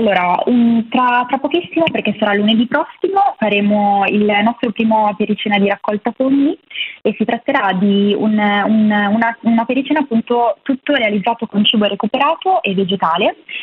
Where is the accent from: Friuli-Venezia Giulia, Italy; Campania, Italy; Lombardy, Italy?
Lombardy, Italy; Milan; born there; Sono nata a Milano, ma sì, nel settore.